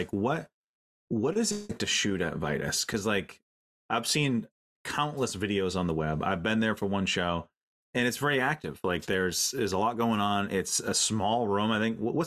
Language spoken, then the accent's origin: English; Maine, United States; I mean, we're two dudes from Southern Maine, you know, I don't know how many miles that is